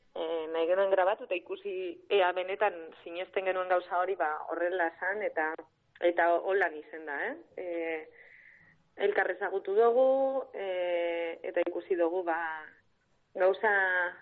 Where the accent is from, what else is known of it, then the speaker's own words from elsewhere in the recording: Amorebieta-Etxano, Basque Country, Spain; behintzat Bilbon, Zornotzan, nire herrian